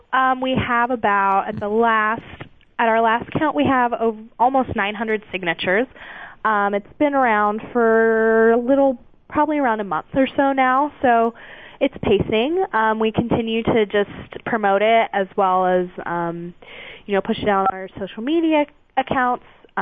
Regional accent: Midwest, United States; Bible Belt is south, but like I grew up in the Midwest, which is very similar to the Bible Belt of that.

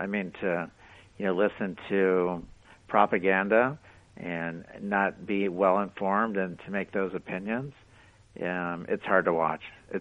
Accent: Miami, Florida, United States; born there; No, my family came over in 1958, so I was born here in Miami, but I have a lot of family there.

